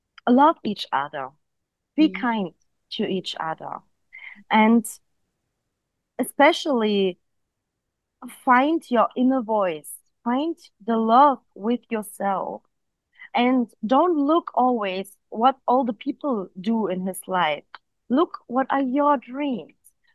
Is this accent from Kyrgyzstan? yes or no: yes; Kyrgyzstan; English is a second language; She lives in Kyrgyzstan in my home country